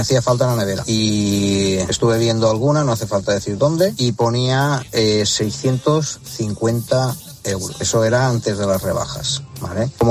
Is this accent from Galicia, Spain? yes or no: no; Denia, Valencian Community, Spain; soy de Denia, Alicante.